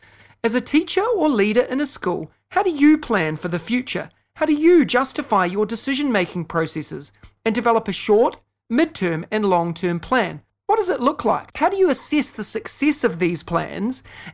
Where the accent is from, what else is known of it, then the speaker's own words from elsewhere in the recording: New Zealand; This week, I wanted to answer one question from Joe in my home country of New Zealand.